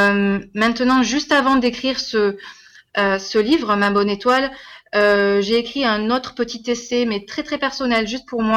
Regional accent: Cahors, Occitanie, France; Alors moi je viens de Cahors et j'ai passé tout ce premier confinement dans ma ville natale chez ma maman

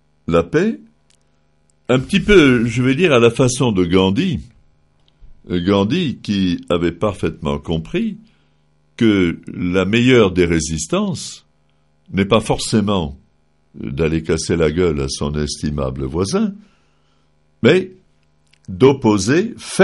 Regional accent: Lebanon; moi je suis franco-libanais, j'ai les deux nationalités. Chez nous, au Liban, nous sommes habitués, les chrétiens et les musulmans, à vivre ensemble.

